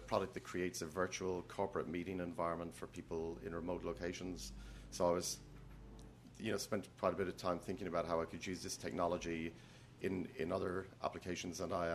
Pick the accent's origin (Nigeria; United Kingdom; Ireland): Ireland; Limerick, Munster; also born or lived in Cork / Waterford / Chicago / Texas; now in San Francisco, United States; Yeah, from Cork originally, but I grew up in Limerick and Waterford.